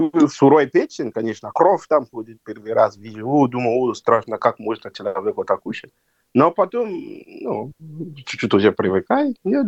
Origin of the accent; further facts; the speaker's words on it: Nigeria; Russian is a second language; moved away as an adult; now in Yakutsk, Russia; Я сам из Нигерии, Западной Африки. После школы я поеду в Китай учиться.